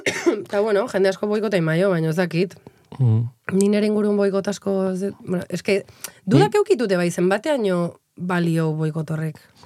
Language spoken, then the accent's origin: Basque; Venezuela; ni Venezuelakoa naiz